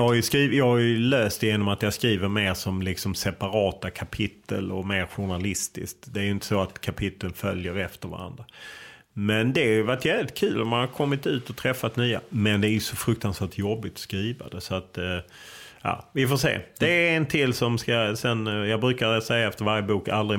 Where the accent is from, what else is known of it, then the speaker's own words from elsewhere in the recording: Lund, Skåne, Sweden; born there; A är född i Sverige, kanske B att jag föddes i Lund